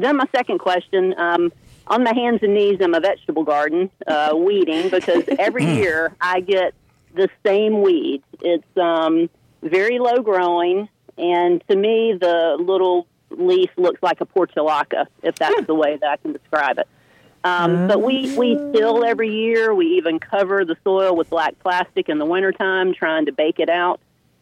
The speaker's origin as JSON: {"language": "English", "town": "Durham", "region": "North Carolina", "country": "United States", "also_born_or_lived": "Oxford, United States", "said": "Well, I'm from Durham and lived in Raleigh. Well, from Durham and Oxford, but I went to Appalachian for school."}